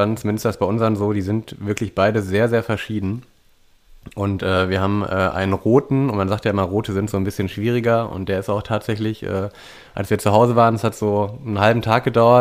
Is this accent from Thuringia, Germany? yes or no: yes; Thuringia, Germany; born there; ich bin ja tatsächlich in Thüringen geboren auch.